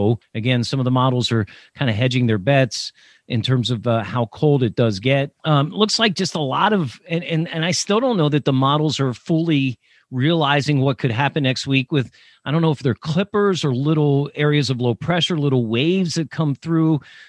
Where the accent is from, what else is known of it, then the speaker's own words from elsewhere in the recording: Millersville, Pennsylvania, United States; MU for Millersville University, Millersville, Pennsylvania, my hometown.